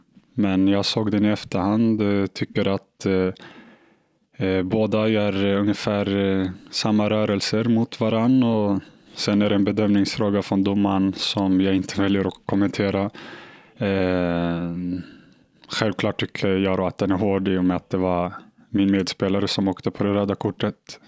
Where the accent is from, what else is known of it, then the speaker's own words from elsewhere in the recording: Tensta, Stockholm County, Sweden; Just för att det typ av fotboll eller kriminalitet där jag kommer ifrån.